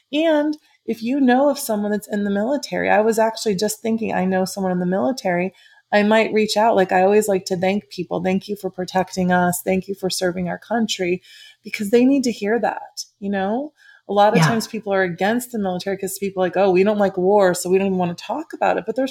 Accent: Midwest, United States; even though we grew up in the Midwest and we have such so many core values

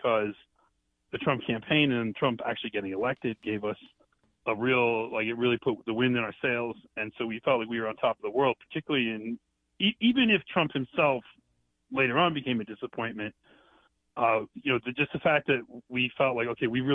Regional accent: New Jersey, United States; also born or lived in New York; I'm from New Jersey, originally New York and New Jersey, and sort of raised in a liberal family.

